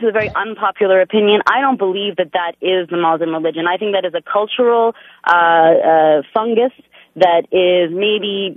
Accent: Montreal, Quebec, Canada; My background is Egyptian, born and raised in Montreal, Canada.

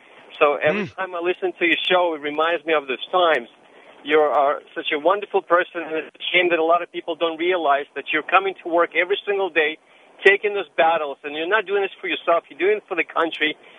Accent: Russia; I was born and raised in Russia, and every time I listen to your show, it reminds me like 30 years ago

